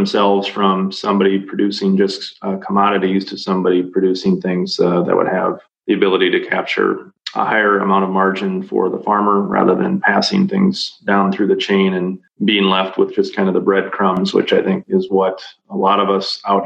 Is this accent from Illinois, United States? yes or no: no; Buffalo Center, Iowa, United States; So I grew up there. I went to Iowa State University in Ames, Iowa, after I graduated high school in 1998